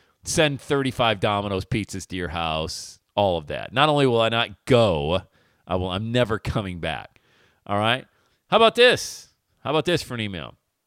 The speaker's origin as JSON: {"language": "English", "town": "Bradford", "region": "Pennsylvania", "country": "United States", "tie": "born or raised there", "said": "Because it's my hometown. It's where I grew up. Bradford, PA."}